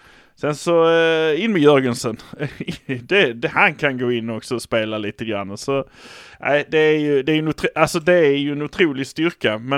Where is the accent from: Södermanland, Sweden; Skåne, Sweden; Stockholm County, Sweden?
Skåne, Sweden; Malmö; Och det är ju den fördelen att vi är från Malmö.